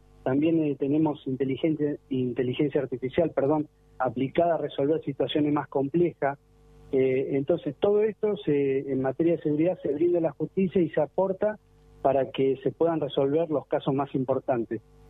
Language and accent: Spanish; Bahía Blanca, Buenos Aires Province, Argentina; Yo vivo en Bahía Blanca, soy de Bahía Blanca